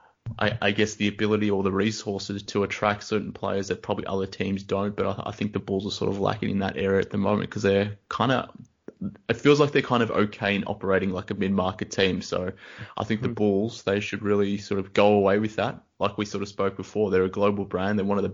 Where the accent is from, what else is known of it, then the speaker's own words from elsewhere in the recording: Melbourne, Victoria, Australia; I'm from Australia. I mean, Melbourne, Australia